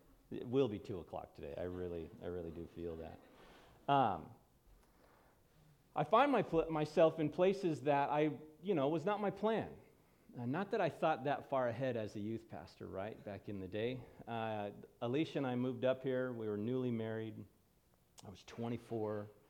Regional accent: Los Angeles, California, United States; now in Portland, United States; When we moved up here, and I born and raised in Los Angeles, and so unique perspectives on population

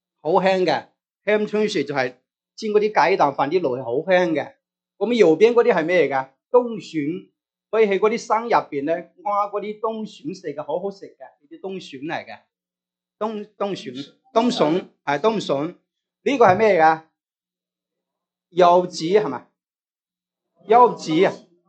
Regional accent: Hunan, China; 我是出生在湖南农村的。从小是农村长大，所以我对那些土地呢是很有感情。

